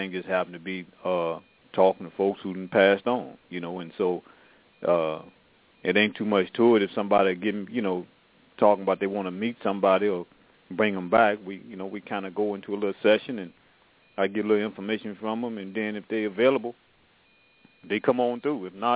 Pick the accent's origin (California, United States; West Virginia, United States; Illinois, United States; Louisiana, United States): Louisiana, United States; born there; also born or lived in Mississippi / Arkansas / Memphis; I was born in Louisiana, and we lived all around the South, you know, Mississippi